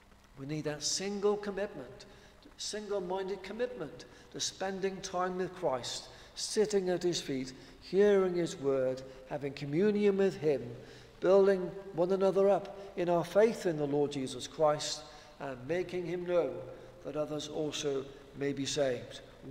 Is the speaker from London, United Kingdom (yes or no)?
no; Wales, United Kingdom; now in South West England; I'm from South Wales originally, so I still support the Welsh team.